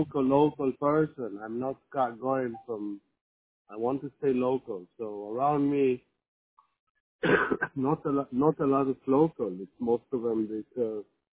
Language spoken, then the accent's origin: English; Israel; English is a second language; I need to tell you, I'm not American. You can hear my accent. I'm actually Israeli. So I'm not raised on all this.